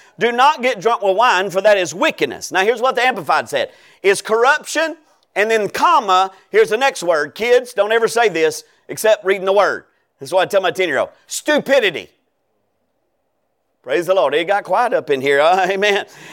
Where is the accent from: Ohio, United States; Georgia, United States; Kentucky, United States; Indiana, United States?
Georgia, United States; Anyway, I'm from Georgia.